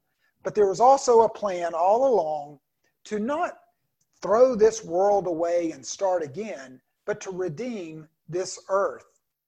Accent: United States; Now, I'm an American.

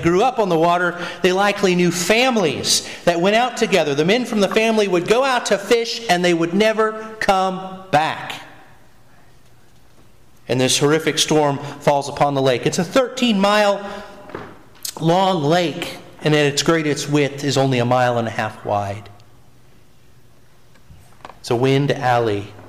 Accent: United States; So I grew up around Dale Hollow Lake, so I knew this.

